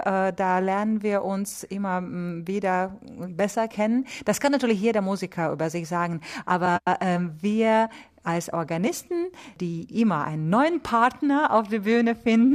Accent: Riga, Latvia; now in Hamburg, Germany; großer Walker Orgel in Riga Dom in meiner Heimat.

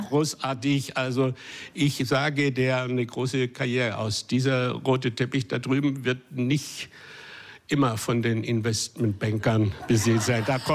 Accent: Swabia, Germany; Und ich bin ja Schwabe, ich muss dann schon wohin gehen, wo man weniger zahlt für nichts essen als mehr.

